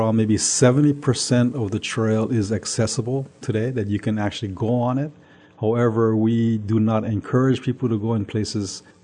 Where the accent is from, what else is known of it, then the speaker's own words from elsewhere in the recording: Kalihi, Hawaii, United States; I was born on the island of Oahu, Kalihi area. And my family is from Hawaii Island originally.